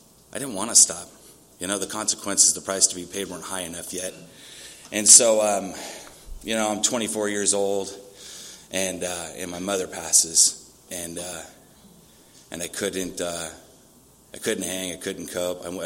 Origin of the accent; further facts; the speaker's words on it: Santee, California, United States; also born or lived in Syracuse; I grew up in Santee, California, if anybody knows where that's at. I spent some time living in New York, upstate, Syracuse.